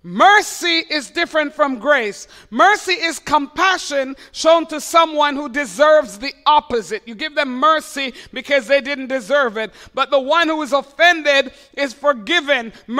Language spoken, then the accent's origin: English; Montreal, Quebec, Canada; I was raised in Montreal and we have license to drive, unlike Ontario people